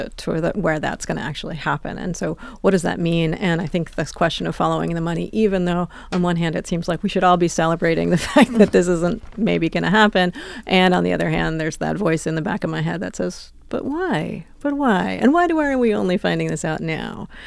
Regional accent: New York, United States; So I grew up in New York. I have a huge affection for it. I really care about the city.

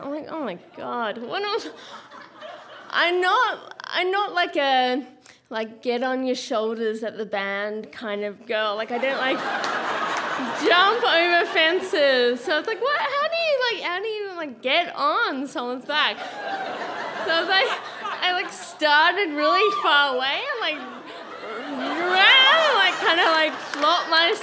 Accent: Australia; I'm Australian.

